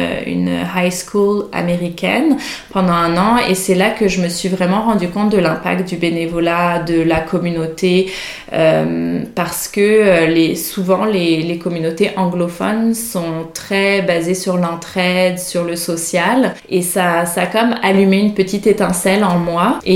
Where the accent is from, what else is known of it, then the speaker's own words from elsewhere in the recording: France; En fait, moi, je suis française à l'origine. Je pense que ça s'entend probablement.